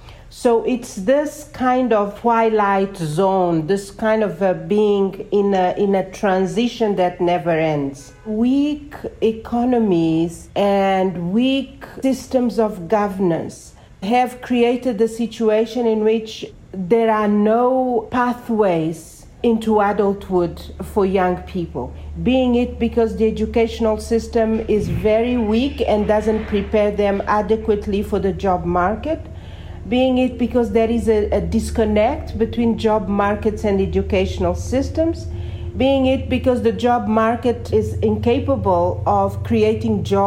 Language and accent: English; Mozambique; now in United Kingdom; I am originally from Mozambique as well.